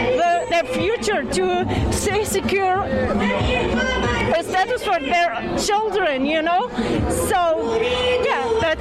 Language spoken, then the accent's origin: English; Montreal, Quebec, Canada; I'm from Montreal.